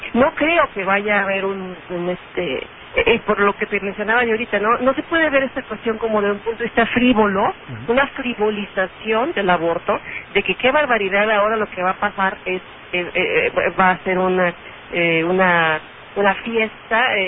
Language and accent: Spanish; Mexico; a mí como persona, como ciudadana, mexicana